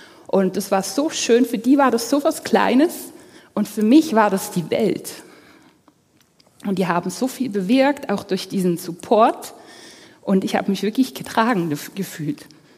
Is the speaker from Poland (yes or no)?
yes; Poland; German is a second language; now in Switzerland; Also ich bin ja aus Polen, von meinem Namen her könnt ihr das erkennen.